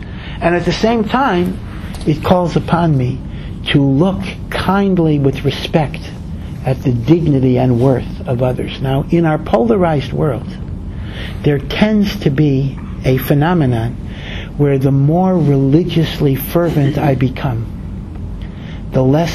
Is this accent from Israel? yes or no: yes; Jerusalem, Jerusalem District, Israel; I come from Yerushalayim, which, you know, the epicenter of all machlokas of all kinds.